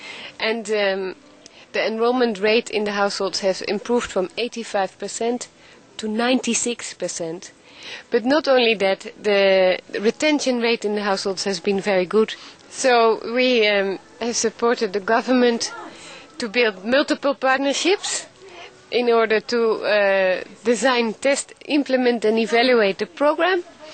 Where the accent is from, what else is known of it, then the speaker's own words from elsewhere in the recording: Netherlands; English is a second language; now in Malawi; I'm from Holland. I have been in Malawi for almost 5 years now.